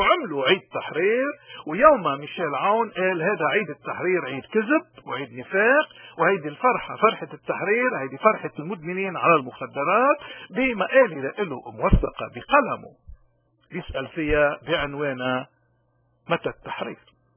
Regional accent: Lebanon; moved away; نحن كمغتربين لبنانيين

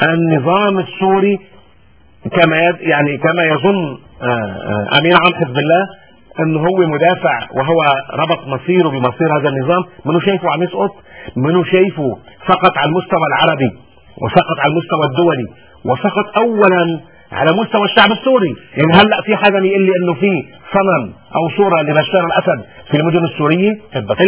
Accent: Lebanon; كلنا بنعرف كلبنانيين العبث اللي عملوا بلبنان

